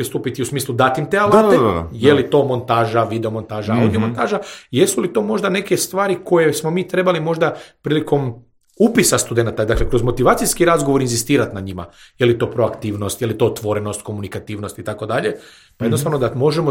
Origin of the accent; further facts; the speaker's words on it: Germany; now in Croatia; ja sam odrastao u Njemačkoj